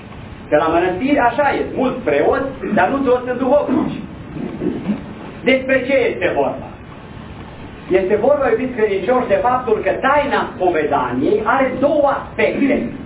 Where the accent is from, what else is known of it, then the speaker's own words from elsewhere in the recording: Transylvania, Romania; Copiii se spovedeau în Ardeal, în satul meu, în Vinerea Florii.